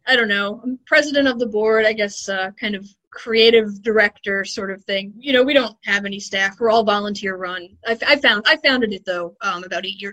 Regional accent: New York, United States; So I'm a native New Yorker. I'm from Long Island.

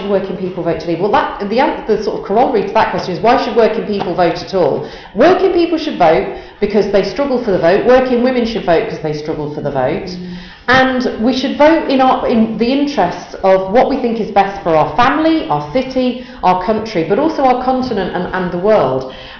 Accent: United Kingdom; oh, I'm British.

